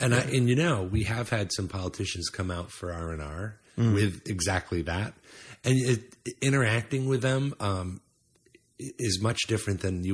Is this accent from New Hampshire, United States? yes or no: yes; New Hampshire, United States; I grew up in New Hampshire